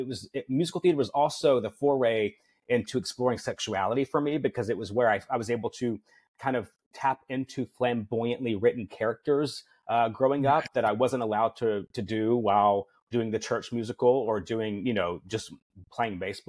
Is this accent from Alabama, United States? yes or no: yes; Decatur, Alabama, United States; who's from my hometown of Decatur, Alabama as well.